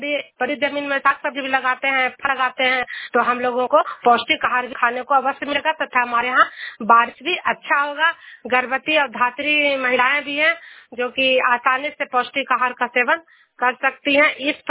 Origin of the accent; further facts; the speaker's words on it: Bihar, India; मैं नालंदा जिला से हूँ